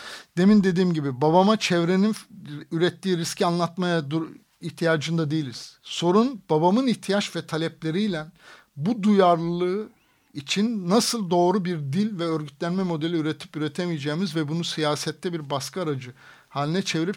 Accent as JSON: {"language": "Turkish", "region": "Aegean Region", "country": "Turkey", "tie": "born there", "said": "Bakın benim doğduğum kasabada 4 tane dere vardı ve bugün o derelerden hiçbirisi yok. Ki bu bir batı kasabası yani Ege."}